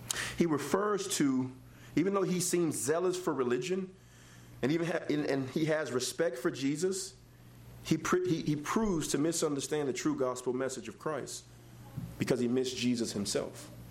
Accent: the South, United States; You know, growing up in the South, I never really went to church. My mom was from New York.

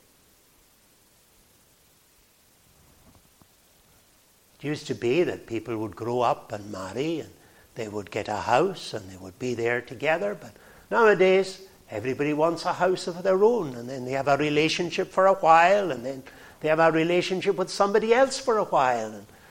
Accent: Stornoway, Scotland, United Kingdom; I remember growing up in Stornoway, how different it was from the way it is today.

